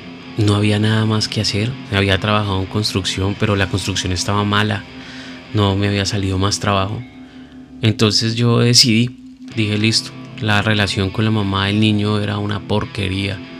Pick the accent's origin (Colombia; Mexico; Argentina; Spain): Colombia; Pero lastimosamente en Colombia, en mi país, los estereotipos son muy fuertes.